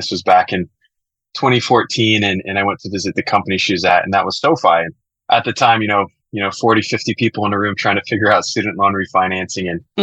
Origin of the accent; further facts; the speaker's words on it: El Paso, Texas, United States; You know, I grew up in El Paso, Texas, where you don't hear the words venture or capital very, very often